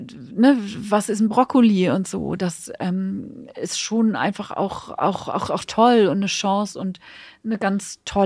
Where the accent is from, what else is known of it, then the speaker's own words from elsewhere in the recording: Hamburg, Germany; also ich komme ja aus Hamburg, da so im Lapskaus gab es dann immer fermentierte rote Beete dazu und so